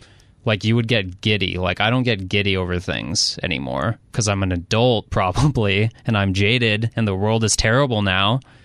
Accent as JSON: {"language": "English", "town": "Phoenix", "region": "Arizona", "country": "United States", "tie": "born or raised there", "said": "Like, I grew up in Phoenix and I rooted for Marbury, and Marbury was my boy."}